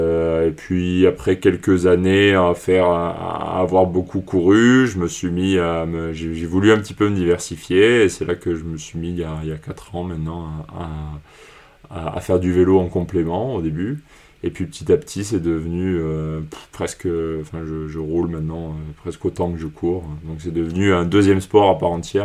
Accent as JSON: {"language": "French", "region": "Occitanie", "country": "France", "said": "partir de chez nous en Cerdagne enfin de cet environnement pour rallier en fait l'autre bout du département"}